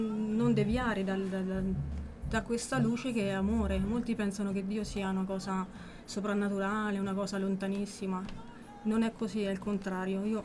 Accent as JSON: {"language": "Italian", "town": "Ripabianca", "region": "Umbria", "country": "Italy", "said": "perché io sono di Ripa Bianca"}